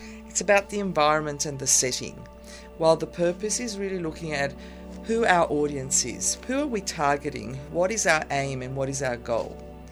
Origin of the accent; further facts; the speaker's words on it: Italy; now in Australia; I'm an immigrant from Italy. I've been in Australia for quite a few years and live here with my husband and children, who are the second generation Italians.